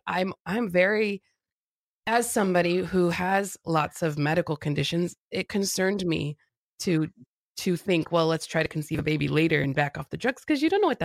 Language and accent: English; Florida, United States; I mean, I grew up in South Florida. I spent my weekends at Fort Lauderdale Beach.